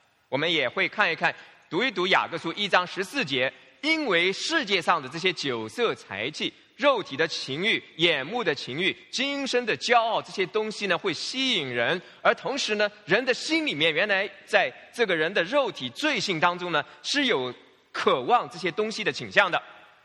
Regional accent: Hong Kong; now in Los Angeles, United States; 因为我们是香港人嘛，始终也算

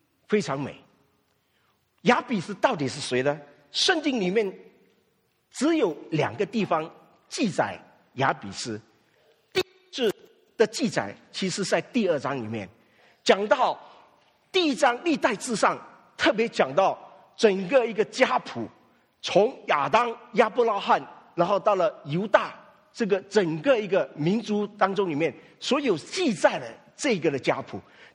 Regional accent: China; 我在鱼米之乡长大，我一个小乡村，在国内现在很少看到这种的小乡村了。

